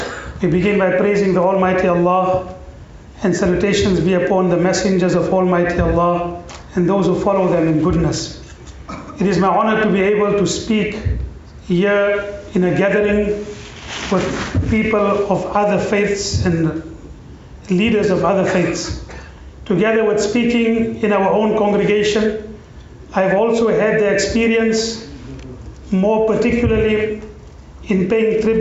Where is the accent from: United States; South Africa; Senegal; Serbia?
South Africa; or I come and hail from South Africa